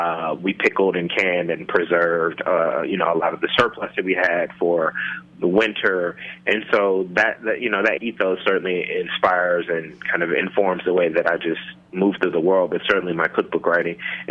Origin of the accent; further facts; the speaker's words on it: Memphis, Tennessee, United States; I grew up in Memphis, Tennessee, and have, you know, my family historically has roots in rural Mississippi, where we actually own farms